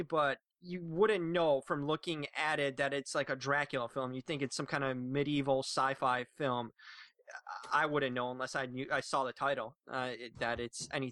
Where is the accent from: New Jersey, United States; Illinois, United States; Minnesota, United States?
Illinois, United States; Chicago; It's obviously about an attorney from Chicago, from my hometown right here